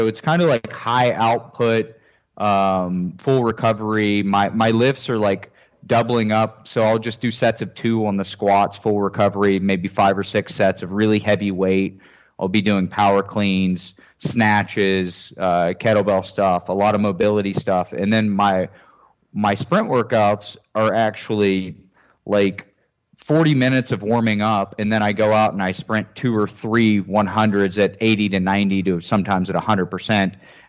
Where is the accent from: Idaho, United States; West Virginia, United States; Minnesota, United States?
West Virginia, United States; I was a Division II sprinter, and I'm from West Virginia, so I wasn't like one of these Southern Florida studs